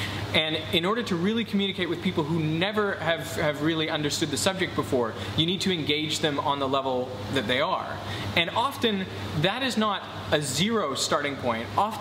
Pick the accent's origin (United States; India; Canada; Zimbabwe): Canada; Vancouver, British Columbia; also born or lived in Melbourne, Australia; now in Australia; Now, in fact, I am Australian. I don't sound it because I was born outside of Melbourne and then I grew up in Vancouver. So, you know, I was essentially Canadian, but I had an Australian passport and I had this tie to this country